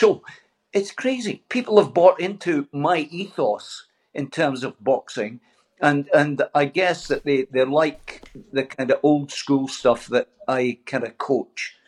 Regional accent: Dundee, Scotland, United Kingdom; I'm from Dundee originally

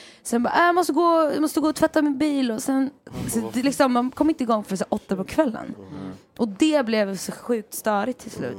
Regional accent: Sweden; Alltså för att som svensk så här, säger man klockan 10, då är man där 10:15 kanske.

